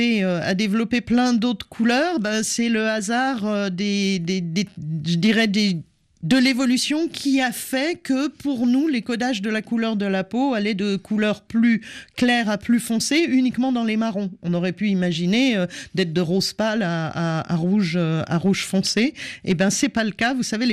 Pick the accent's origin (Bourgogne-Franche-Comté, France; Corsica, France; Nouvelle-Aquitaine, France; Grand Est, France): Bourgogne-Franche-Comté, France; à certains moments comme une parisienne, à d'autres moments comme une jurassienne, parce que je vous l'avoue, je viens du Jura.